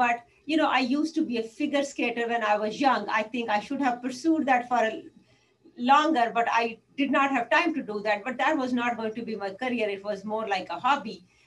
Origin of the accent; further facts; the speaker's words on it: India; You know, I grew up in India, and a small town India